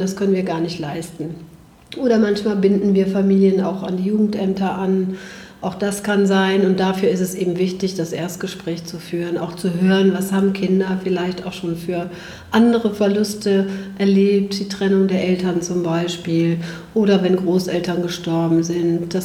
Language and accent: German; Bergisch Gladbach, North Rhine-Westphalia, Germany; Ja, ich bin aus Bergisch Gladbach. Da arbeite ich auch mit meinem Projekt.